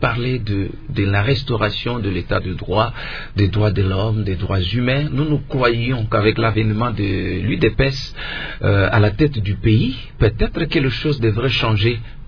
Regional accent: DR Congo; mais moi je suis Congolais, j'ai réagi.

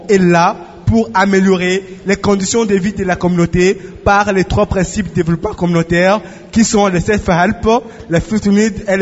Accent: DR Congo; ici chez nous, en RDC

